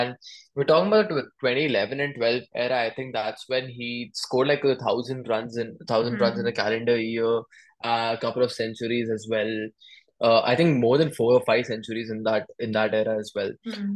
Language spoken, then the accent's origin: English; Australia; And for me, as an Australian fan and definitely a big follower of the Ashes, that was like very disappointing.